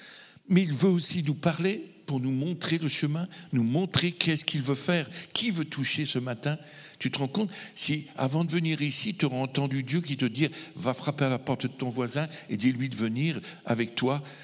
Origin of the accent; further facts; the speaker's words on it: France; j'en ai pris la responsabilité en tant que Français